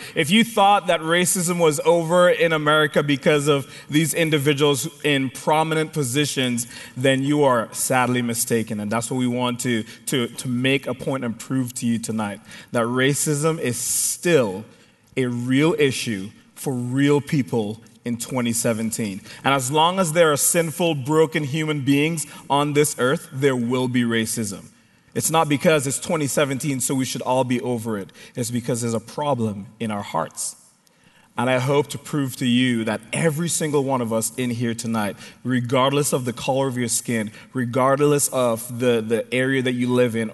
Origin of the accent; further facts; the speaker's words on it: Dallas, Texas, United States; also born or lived in Plano; BT Dubs, I'm from Dallas. Number seven, in fifth grade at a private school in Plano